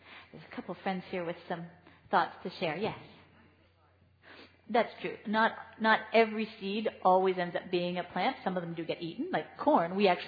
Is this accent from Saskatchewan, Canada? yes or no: no; Ottawa, Ontario, Canada; Because I'm from Ottawa, and right now, not many things are growing in Ottawa.